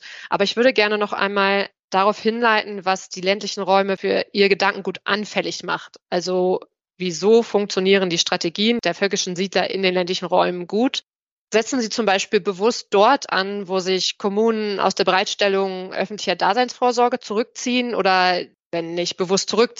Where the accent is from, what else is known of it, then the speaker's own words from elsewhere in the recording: Lower Saxony, Germany; Ich komme nämlich aus der Lüneburger Heide